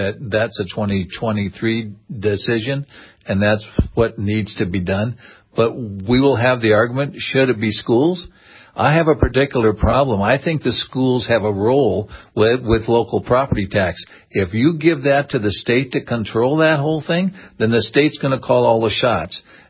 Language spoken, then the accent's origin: English; Carrington, North Dakota, United States; Now, is that fair to my hometown of Carrington that the state's calling the shots for them?